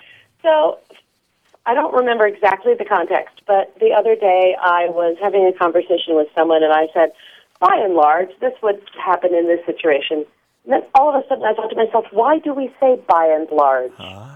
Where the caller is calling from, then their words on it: New York City, New York, United States; Hi, Grant. … I'm calling from New York City.